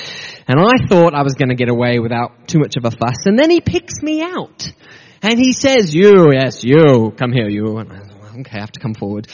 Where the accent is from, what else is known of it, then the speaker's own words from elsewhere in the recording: Texas, United States; I come from Texas, and I used to go to basketball camp.